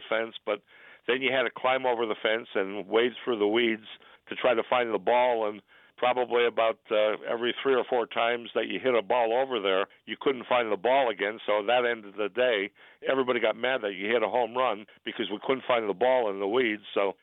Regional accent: Wilkes-Barre, Pennsylvania, United States; I spent the first 25 years of my life in Wilkes-Barre. I grew up on the Heights. I went to Marymount grade school and high school.

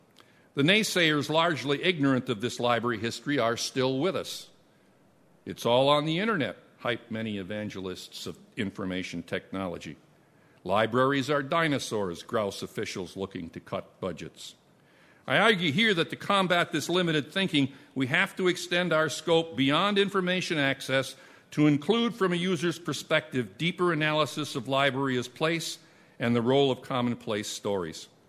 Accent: Wisconsin, United States; a small college, Lawrence University in Appleton, Wisconsin, which was near my hometown.

